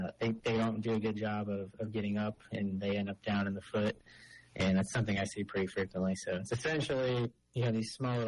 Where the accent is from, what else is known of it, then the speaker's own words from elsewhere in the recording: Columbus, Ohio, United States; So, yeah, I grew up in Columbus. I went to school up in Cleveland at Kent State.